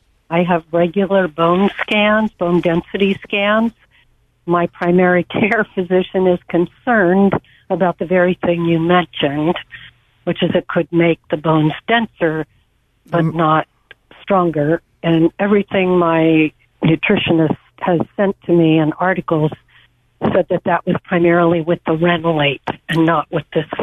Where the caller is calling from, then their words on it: Santa Cruz, California, United States; I'm calling from Santa Cruz.